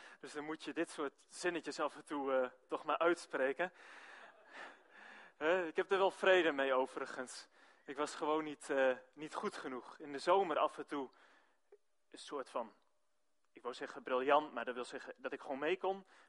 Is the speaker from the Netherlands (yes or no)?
yes; Delft, South Holland, Netherlands; also born or lived in Maastricht; Ik kom een beetje uit Oost-Nederland. Ik ben in Delft opgegroeid, maar heel lang het zuiden gediend.